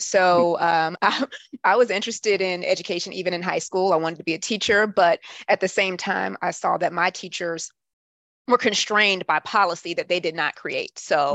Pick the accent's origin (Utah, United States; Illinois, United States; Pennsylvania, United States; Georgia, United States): Georgia, United States; Atlanta; So now I'm back home in my hometown of Atlanta and working with the education consulting firm here.